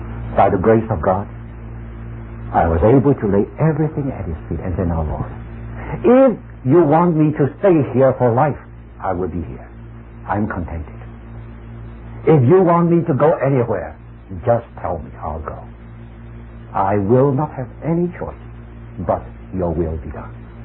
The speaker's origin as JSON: {"language": "English", "region": "East China", "country": "China", "moved": "yes", "said": "I came from East China, and this was South China."}